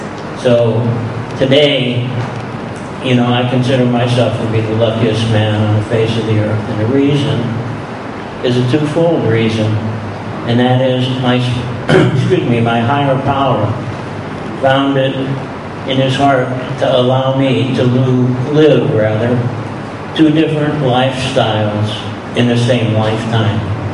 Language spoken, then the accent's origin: English; Pennsylvania, United States; born there; I was born in the Northumberland County region of Pennsylvania, which is the anthracite coal region. My relatives were coal miners, you know.